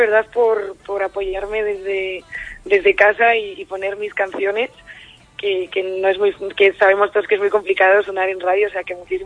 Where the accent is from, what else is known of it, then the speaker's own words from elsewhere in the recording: Bilbao, Basque Country, Spain; sigo empadronada en Bilbao y todo el mundo me dice, ¿por qué no te cambias? Y yo, porque soy vasca.